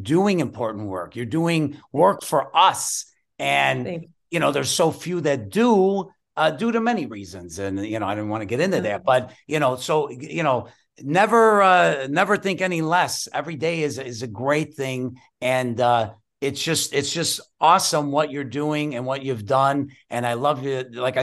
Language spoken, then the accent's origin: English; California, United States; Growing up in California, yeah, you didn't have the stoops, you didn't have the neighborhoods.